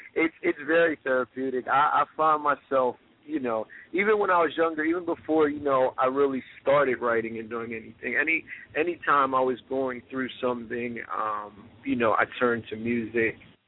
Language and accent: English; Bryn Mawr, Pennsylvania, United States; now in Philadelphia, United States; Yeah, well, I live in South Philly. I'm originally from Bryn Mawr.